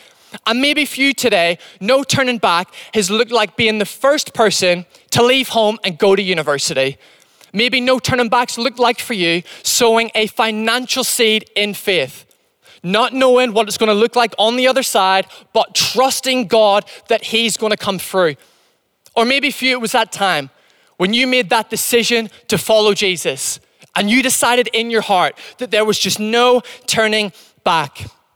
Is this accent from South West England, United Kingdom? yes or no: no; Northern Ireland, United Kingdom; accent: Northern Irish; my accent's not really all that English, It's not really all that Northern Irish anymore.